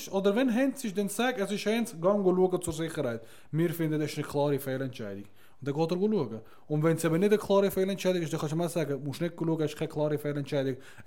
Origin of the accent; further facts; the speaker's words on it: Turkey; German is a second language; das ist so nur bei uns in Türkei ist das so.